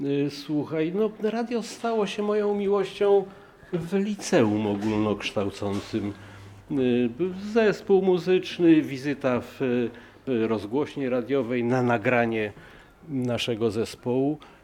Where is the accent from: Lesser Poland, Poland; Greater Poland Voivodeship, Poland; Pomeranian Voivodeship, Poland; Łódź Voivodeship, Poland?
Lesser Poland, Poland; Kościelisko; No tak, ja pochodzę z Podhala, z pięknej wioski Kościelisko. Mm-hmm. Wychowałem się w kulturze góralskiej, tamtej kościeliskiej